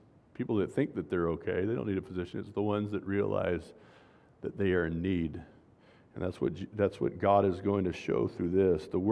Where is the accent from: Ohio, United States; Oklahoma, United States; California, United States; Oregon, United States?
California, United States; Glendora; You know, I grew up in Glendora, California. The cops were tough.